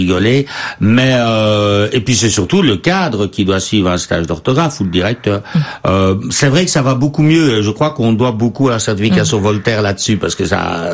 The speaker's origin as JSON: {"language": "French", "country": "Belgium", "said": "Alors c'est un peu en tant que Belge, parce qu'en Belgique ça serait impensable"}